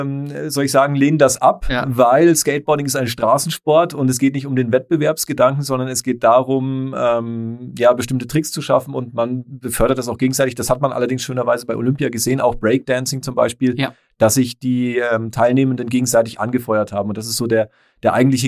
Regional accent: North Rhine-Westphalia, Germany; born there; Ich bin gebürtiger Rheinländer. In der Nähe von Köln geboren

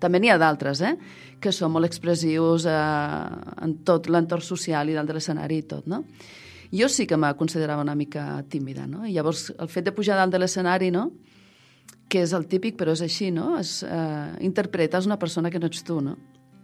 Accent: Vila-seca, Catalonia, Spain; soc de Vilaseca, tinc 54 anys

